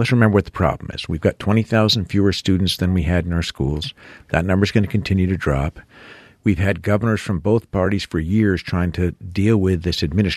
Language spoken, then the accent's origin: English; East Montpelier, Vermont, United States; there's a story of my hometown right now, the East Montpelier School Board